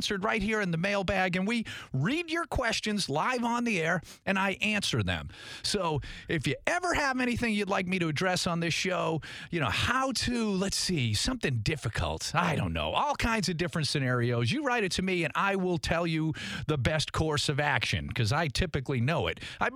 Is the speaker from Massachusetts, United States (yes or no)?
yes; Tewksbury, Massachusetts, United States; And where I grew up, northeast of Boston in a little town called Tewksbury, Massachusetts, a solidly blue-collar town. It was a great place to grow up.